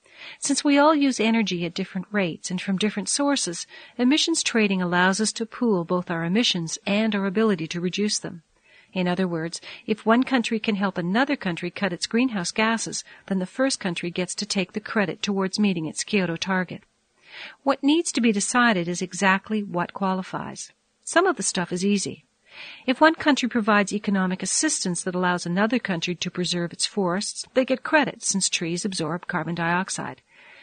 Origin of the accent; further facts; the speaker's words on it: Canada; As a Canadian, it was embarrassing.